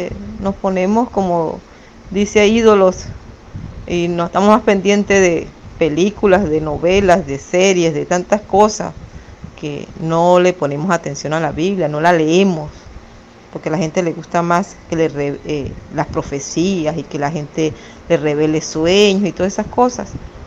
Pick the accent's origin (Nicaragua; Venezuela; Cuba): Venezuela; Soy de Venezuela y vivo en un pueblito llamado Chichiribichi, estado Falcón.